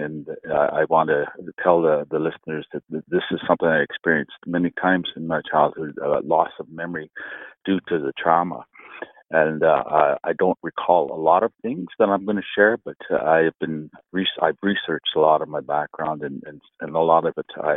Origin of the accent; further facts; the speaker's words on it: Ontario, Canada; born there; The Saugeen First Nation in Ontario is where I was born in June of 1955.